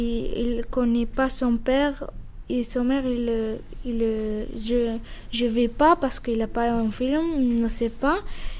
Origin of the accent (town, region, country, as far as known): Murcia, Region of Murcia, Spain; French is a second language; now in France